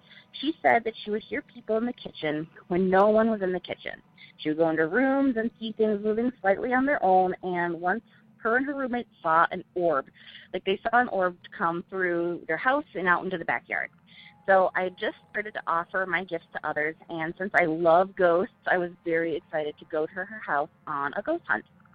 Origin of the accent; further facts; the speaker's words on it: Sioux Falls, South Dakota, United States; I am from Sioux Falls, South Dakota.